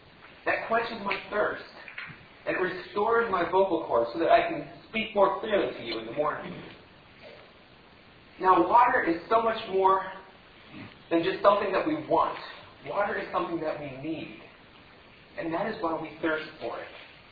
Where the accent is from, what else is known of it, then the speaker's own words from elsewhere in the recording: Ohio, United States; Now, as I was growing up in Ohio on the farm, I had a lot of opportunities to watch the corn grow.